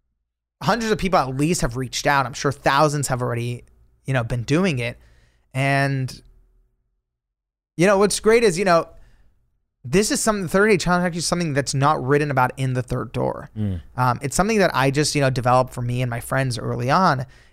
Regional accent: Los Angeles, California, United States; I'm born and raised in Los Angeles. This is where I currently live. … in Spain that first week.

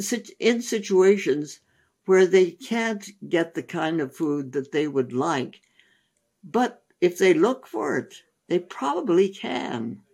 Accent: India; We grew up in India. We understand.

